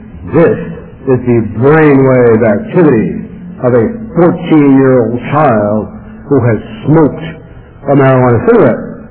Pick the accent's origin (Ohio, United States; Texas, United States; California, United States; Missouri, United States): California, United States; Los Angeles; I grew up in the city of Los Angeles. I grew up in South L.A. I went to Manual Arts High School, when it was racially split right down the middle, and it was one of the toughest schools in the city.